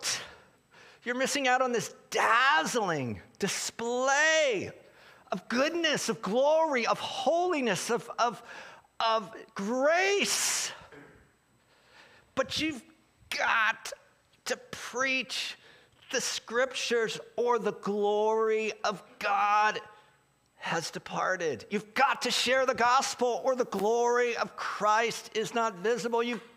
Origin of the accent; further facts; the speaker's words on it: Philadelphia, Pennsylvania, United States; because I'm from Philadelphia, and it's really, and the suburbs are just metro of the city